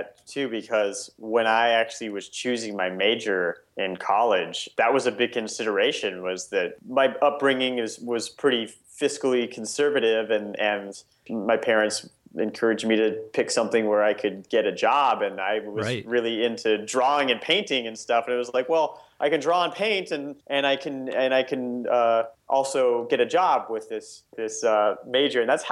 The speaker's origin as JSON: {"language": "English", "region": "Nebraska", "country": "United States", "tie": "born or raised there", "said": "I was my entire childhood, I grew up in Nebraska. It was kind of boring."}